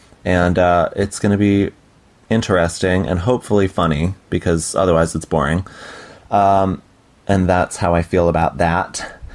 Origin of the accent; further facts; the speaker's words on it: Bridgeport, Connecticut, United States; also born or lived in Fairfield; And I'm from Fairfield, Connecticut. I also grew up in Bridgeport, Connecticut, which is different from Fairfield.